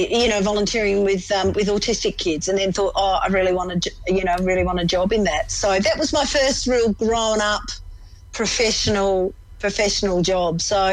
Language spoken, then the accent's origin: English; Adelaide, South Australia, Australia; moved away as an adult; also born or lived in London, England / New South Wales; now in Melbourne, Australia; I was born in England, in London. Mm-hmm. Migrated to Adelaide when I was about 7.